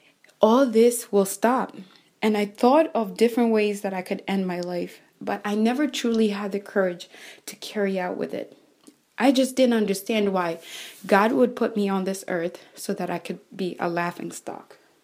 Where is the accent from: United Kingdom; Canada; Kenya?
Kenya; Nairobi; I was born and raised in Nairobi, Kenya to my parents, Elizabeth and Edwin, along with my two sisters and brother. Around the time that I was five, my mother moved to the United States and my siblings and I stayed back home with our grandparents.